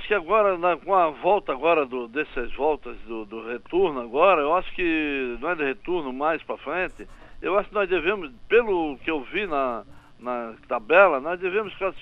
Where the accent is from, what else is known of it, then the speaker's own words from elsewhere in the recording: Florianópolis, Santa Catarina, Brazil; eu morava na Rita, imediações da Rita Maria, né? Eu sou manezinho da Rita Maria mesmo, sou manezinho da ilha.